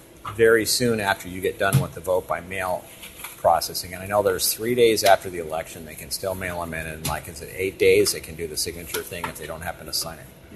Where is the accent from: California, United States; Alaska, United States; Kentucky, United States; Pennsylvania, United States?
California, United States; San Diego; Well, I'm actually from San Diego, so...